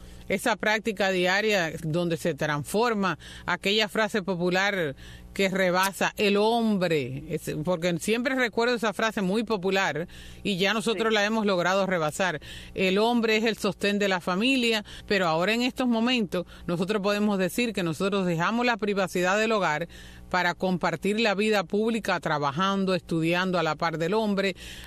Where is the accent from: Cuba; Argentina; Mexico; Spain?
Cuba; Río Blanco, Las Tunas; born there; soy del campo, nací en Río Blanco, en la carretera de Puerto Padre, de las Tunas Puerto Padre